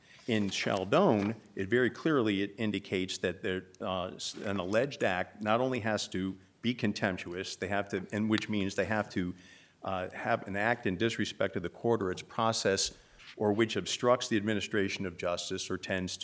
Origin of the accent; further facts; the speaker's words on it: Virginia, United States; I hail from Loudoun County